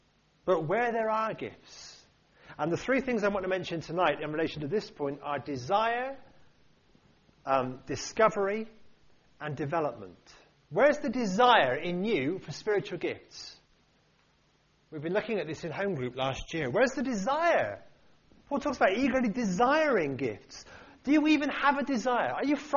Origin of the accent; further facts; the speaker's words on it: United Kingdom; We're too self-effacing, we're too British, and quite frankly, too ignorant on this point.